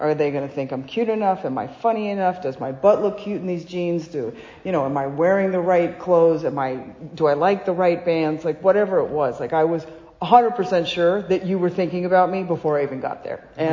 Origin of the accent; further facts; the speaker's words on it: Los Angeles, California, United States; I grew up in Los Angeles. My dad's an alcoholic. He worked in the music business.